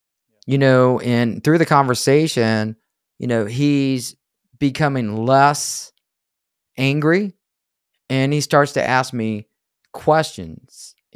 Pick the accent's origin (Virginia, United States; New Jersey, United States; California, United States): Virginia, United States; I said, hey, I'm from Virginia. I'm headed back to Virginia right now.